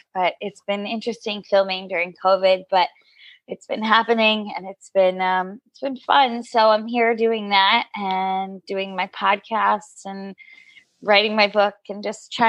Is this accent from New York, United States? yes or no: yes; New York, United States; That's tough because I'm from New York, so I'm supposed to say New York